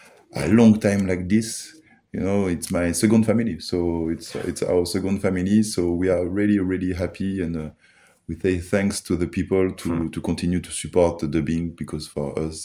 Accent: France; And we grew up in France.

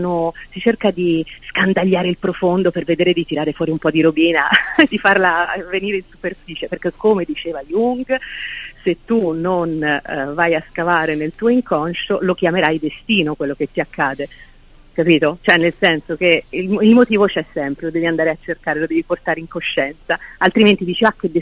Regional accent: Tuscany, Italy; Esatto, sono della Val di Chiana.

